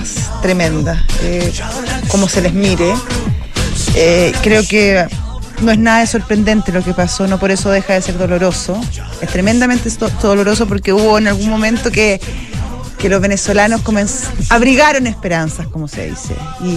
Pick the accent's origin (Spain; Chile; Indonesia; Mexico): Chile